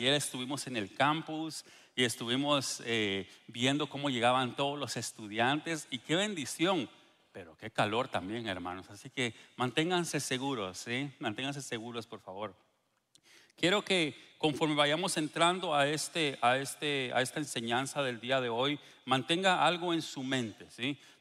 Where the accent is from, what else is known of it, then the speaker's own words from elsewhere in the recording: Guatemala; cuando yo era pequeño, nosotros vivíamos en Guatemala, yo soy de Guatemala, ¿sí? La gloriosa tierra de Guatemala, ¿sí?